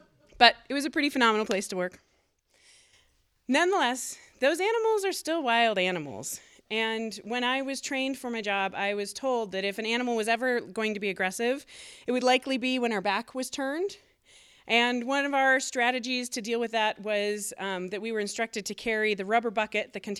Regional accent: Fort Collins, Colorado, United States; I grew up here in Fort Collins, and that facility is out where La Porte dead ends, in the west end of town, out by the foothills.

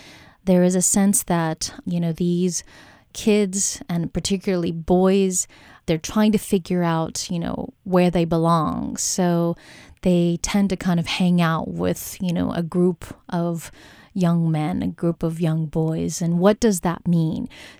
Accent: Wausau, Wisconsin, United States; can I claim this space as, you know, yeah, I'm proudly from Wausau.

